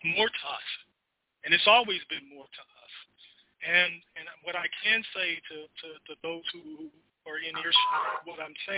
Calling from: New Zealand; I'm calling from New Zealand.

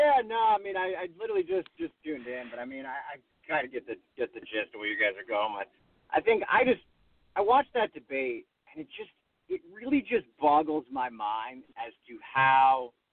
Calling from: Los Angeles, California, United States; Los Angeles. Calling from Los Angeles.

